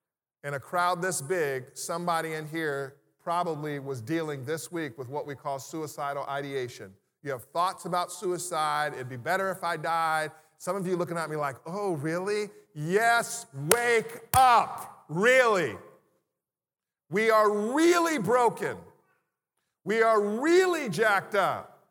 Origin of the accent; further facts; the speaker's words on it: California, United States; now in Baltimore, United States; Because I'm from California. I'm cold. It's freezing out here. 40 degrees is freezing. Christmas in Cali is 65 degrees.